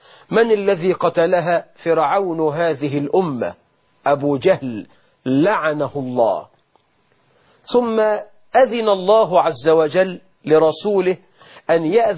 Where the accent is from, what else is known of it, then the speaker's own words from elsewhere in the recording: Egypt; طب جرام الذهب عندنا في مصر الآن بكام؟